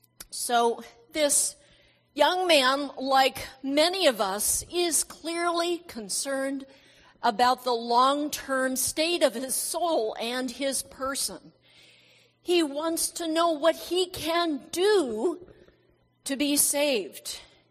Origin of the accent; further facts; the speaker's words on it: San Diego, California, United States; I'm from San Diego.